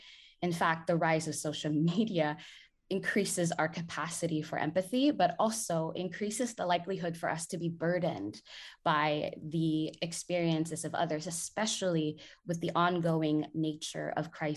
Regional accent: Philippines; English is a second language; also born or lived in United States; As a Filipino, a woman of color who, so currently I'm in the global South, but I did spend a significant time in the US for education and also for work.

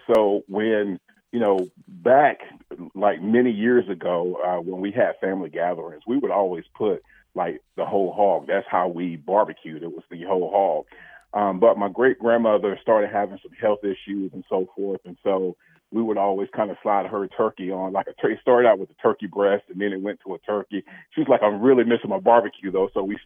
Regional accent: North Carolina, United States; my wife and I, we were born and bred in North Carolina.

